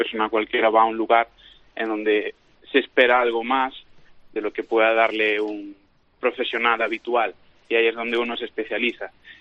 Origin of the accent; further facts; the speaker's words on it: Galicia, Spain; Yo soy gallego, me imagino que el acento ya lo habrá dicho, pero aquí en Verín